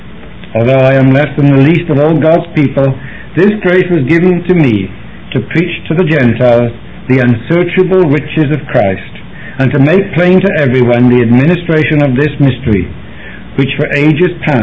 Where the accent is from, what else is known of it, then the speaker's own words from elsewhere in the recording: Wales, United Kingdom; now in United States; Now, if you wonder what my accent is, I'm Welsh, I'm not Irish. And if you remember, I actually came over on March the 14th, 2.5 years ago.